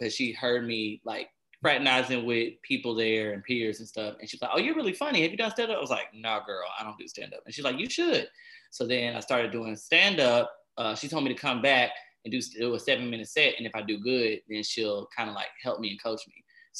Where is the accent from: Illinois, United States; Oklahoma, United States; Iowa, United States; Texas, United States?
Texas, United States; Dallas; also born or lived in Houston; I was born in Houston, but I grew up in Dallas. So shout out to Soto.